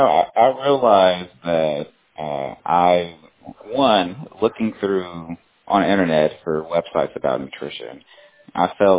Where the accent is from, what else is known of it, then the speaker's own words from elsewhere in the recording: Chicago, Illinois, United States; so I'm a Chicagoan. Like, I know these neighborhoods. I'm from these neighborhoods. I live in these neighborhoods.